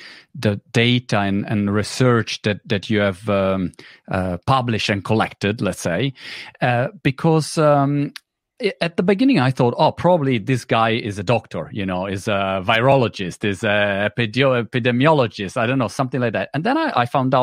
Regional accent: Italy; English is a second language; now in United Kingdom; I live in UK. Obviously, I'm Italian, like my British accent, clearly say.

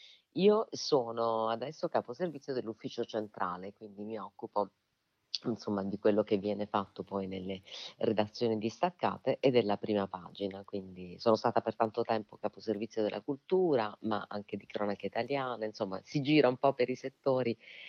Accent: Apulia, Italy; Noi abbiamo come pugliesi un titolo importantissimo, perché ci riguarda, diciamo, da vicino.

